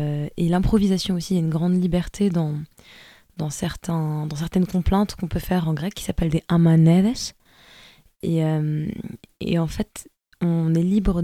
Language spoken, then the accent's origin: French; France; parce que j'ai grandi en France, mais l'âme de ma voix, j'ai l'impression qu'elle est grecque.